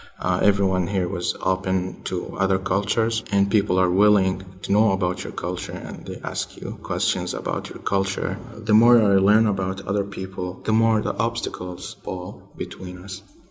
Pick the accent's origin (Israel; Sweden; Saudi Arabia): Saudi Arabia; English is a second language; now in United States; When I said I'm from Saudi Arabia, I'm Muslim, she said that you're gonna kill us all.